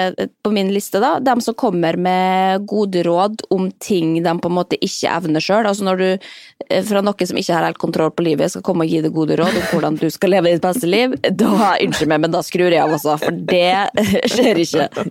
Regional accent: Molde, Møre og Romsdal, Norway; vi kommer fra Molde, må vite. Så klar, selvfølgelig, vi kommer fra sladreland nummer en, og det, eller fra bygda

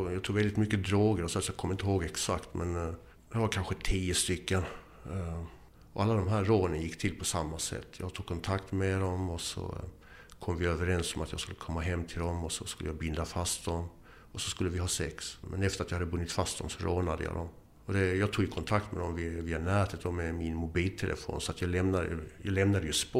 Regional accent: Eslöv, Skåne, Sweden; also born or lived in Boden; och jag föddes upp i Boden och har bott överallt i Sverige. Uppväxt i Skåne, Eslöv, finsk mamma.

